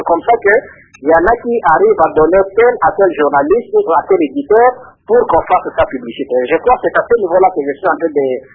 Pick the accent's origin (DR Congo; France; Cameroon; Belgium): DR Congo; Chez nous, en République démocratique du Congo